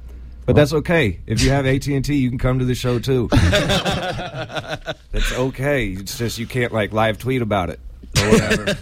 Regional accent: Chico, California, United States; also born or lived in New York; from Chico, and I was in New York, and I moved back to help clean up Paradise.

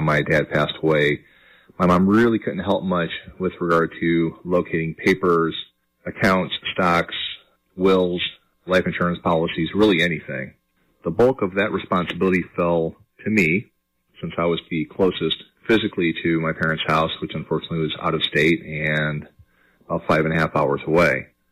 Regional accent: Indianapolis, Indiana, United States; I'm from Indianapolis, Indiana.

